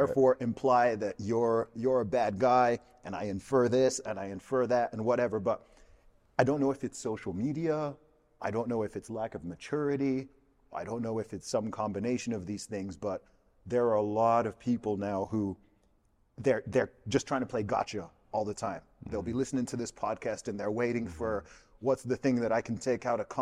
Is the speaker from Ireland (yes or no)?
no; Saudi Arabia; I grew up in Saudi Arabia, lived there for 20 years.